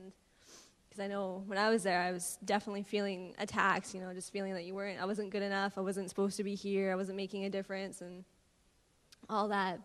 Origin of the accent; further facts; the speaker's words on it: Canada; they'll stare at us because we're from Canada, we're different